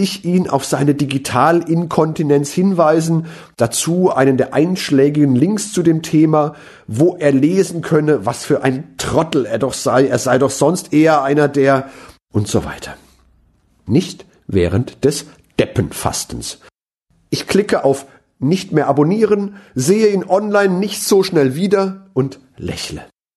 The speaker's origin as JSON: {"language": "German", "town": "Mainz", "region": "Rhineland-Palatinate", "country": "Germany", "said": "als Mainzer habe ich dazu etwas zu sagen."}